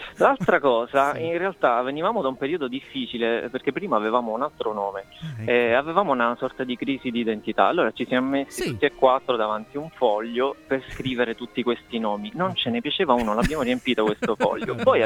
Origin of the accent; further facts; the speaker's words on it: Sicily, Italy; now in Rome, Italy; E quindi, essendo siciliano, il maestro è siciliano, io lo vedevo quando ero piccolo